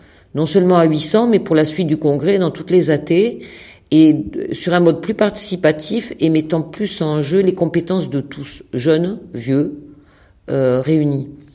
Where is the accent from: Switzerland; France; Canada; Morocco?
France; Occitanie; je viens du Languedoc-Roussillon.